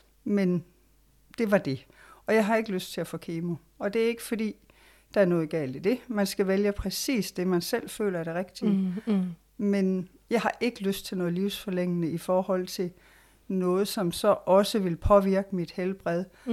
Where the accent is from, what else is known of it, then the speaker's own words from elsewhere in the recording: Bjerringbro, Central Denmark Region, Denmark; also born or lived in Vejle; now in Harridslev, Denmark; Jeg er faktisk født i Vejle, og så er vi flyttet til Bjerringbro, og så er jeg selv flyttet til Randers.